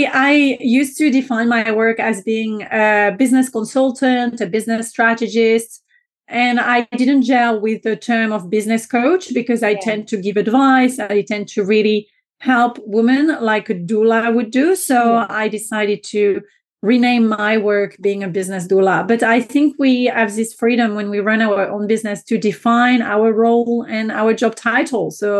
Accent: France; accent: French; English is a second language; moved away as an adult; now in Australia; I am French, so you may already have noticed my accent by then. I moved to Australia about 10 years ago

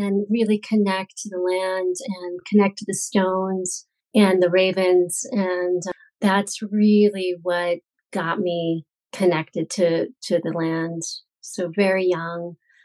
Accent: Salt Lake City, Utah, United States; So I grew up in Salt Lake City, which is Utah's capital city. But for a short period of time, my family moved down to southern Utah in a very small town in the desert.

